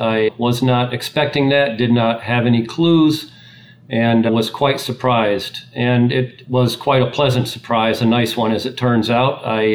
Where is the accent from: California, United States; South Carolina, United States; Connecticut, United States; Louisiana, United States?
Connecticut, United States; also born or lived in Ohio; I was born in Ohio. I grew up in Connecticut mostly and went to school in Connecticut.